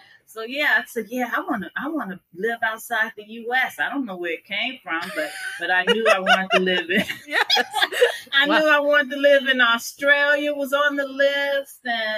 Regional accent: Chicago, Illinois, United States; accent: Southern accent; So I got that Southern accent too, right? Really. You know, let's be real. I grew up in Chicago, you know, graduated high school.

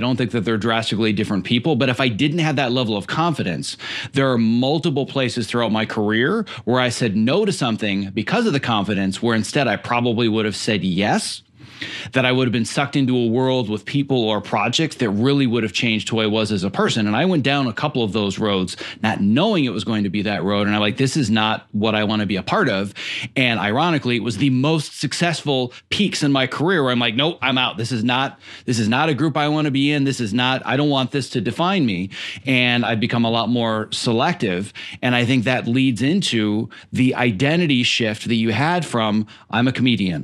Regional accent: Midwest, United States; now in Los Angeles, United States; I remember right before I moved to Los Angeles and I graduated from college, was born and raised in the Midwest.

